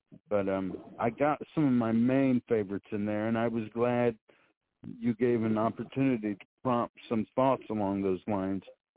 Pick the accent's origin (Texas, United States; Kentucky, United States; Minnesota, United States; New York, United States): Kentucky, United States; Well, I was raised in Kentucky where, you know, we love our bourbon.